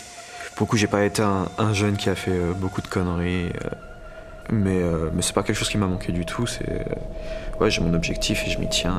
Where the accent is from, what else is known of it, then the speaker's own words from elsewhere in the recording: Marseille, Provence-Alpes-Côte d'Azur, France; now in Switzerland; On est chez moi, à Marseille, dans la maison de mes parents